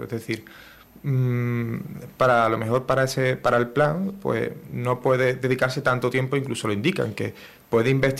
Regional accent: San Fernando, Andalusia, Spain; Yo soy del barrio de la Pastora, soy de un barrio muy, creo que muy instaurado y muy reconocido en San Fernando y fuera de él.

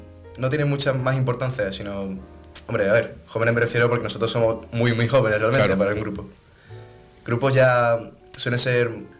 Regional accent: Puerto Real, Andalusia, Spain; Bueno, somos de Puerto Real.

